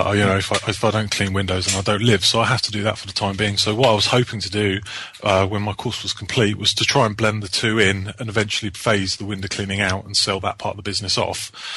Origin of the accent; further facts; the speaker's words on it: Brighton, South East England, United Kingdom; I'm currently studying a level 2 MVQ in plumbing, and I come from Brighton in the south of England.